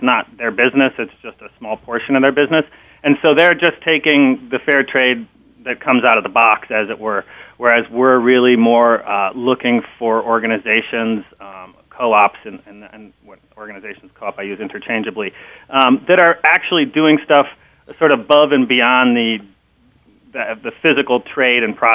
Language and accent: English; Minneapolis, Minnesota, United States; Well, I grew up in the Midwest, which is I grew up actually in Minneapolis